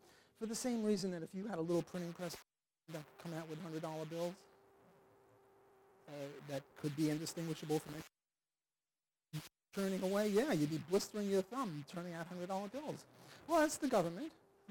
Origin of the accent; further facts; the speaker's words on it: Brooklyn, New York, United States; Am I speaking too fast? I'm from Brooklyn, you know, we go fast.